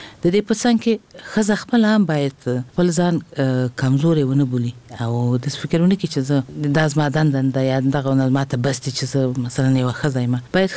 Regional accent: Kabul, Afghanistan; طبعا زه په خپل هیواد کې لوی شوی ما ابتدایي ښوونځی ما د کابل په ښار کې

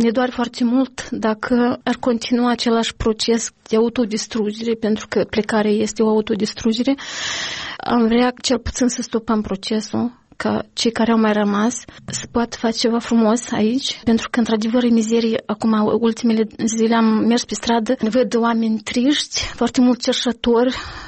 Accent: Moldova; când spun că sunt din Republica Moldova

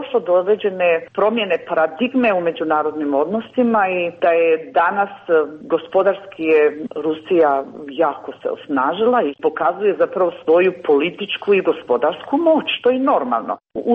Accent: Bosnia & Herzegovina; na koncu konca mi smo Hrvati iz Bosne i Hercegovine

